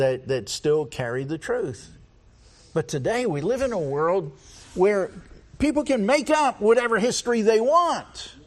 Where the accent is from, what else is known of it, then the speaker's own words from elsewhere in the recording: Philadelphia, Pennsylvania, United States; Now, I'll admit, I'm a Southerner. I was raised in South Philadelphia.